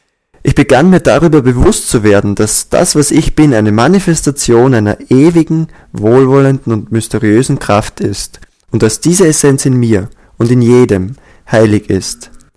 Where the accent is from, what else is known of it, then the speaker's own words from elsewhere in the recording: Massachusetts, United States; moved away; Ich bin in Nordamerika geboren und aufgewachsen, in Massachusetts, und man hat mir beigebracht zu essen wie alle anderen.